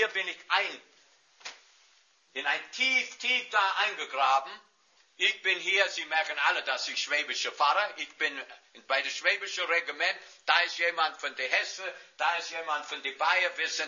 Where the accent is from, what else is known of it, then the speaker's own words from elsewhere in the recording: New York City, New York, United States; German is a second language; Ich komme aus New York.